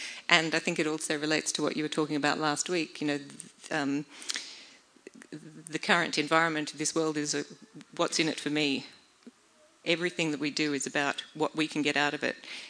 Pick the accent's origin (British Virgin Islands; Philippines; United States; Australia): Australia; moved away as an adult; now in Germany; I'm from Australia. I moved here in January.